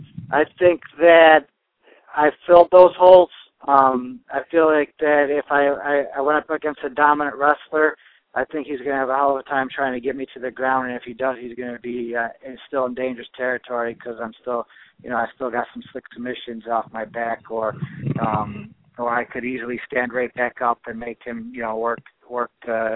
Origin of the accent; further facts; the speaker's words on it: North Carolina, United States; Well, most of the time I've been fighting, you know, in my home state of North Carolina.